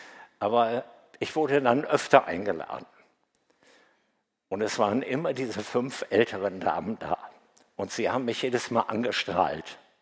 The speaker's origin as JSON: {"language": "German", "region": "Northern Germany", "country": "Germany", "tie": "born there", "said": "Vielleicht hört man das an meiner Sprache. Ich bin in Norddeutschland geboren."}